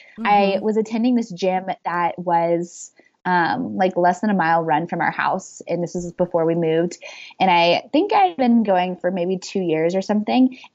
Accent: Midwest, United States; I grew up in the Midwest and the weather is so brutal and there are no such things as like walking paths.

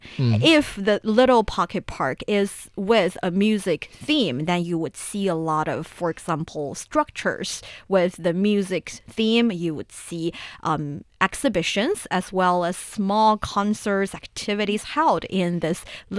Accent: Taiyuan, Shanxi, China; I remember there are two really nearby pocket parks in my hometown, Shanxi Province, in the city of Taiyuan.

